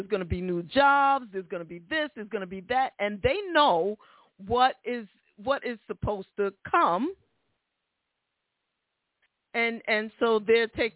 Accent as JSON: {"language": "English", "town": "Bronx", "region": "New York", "country": "United States", "said": "I'm from the Bronx, so I can only speak for what I know"}